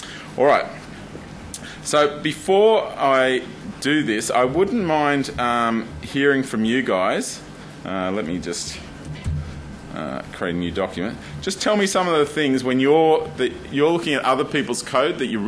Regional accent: Australia; Try to keep the words a bit shorter for me, because I'm Australian.

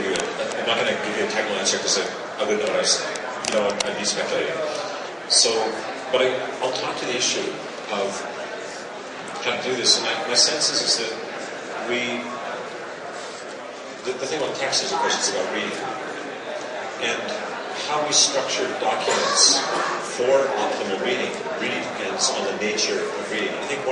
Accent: Canada; I'm Canadian

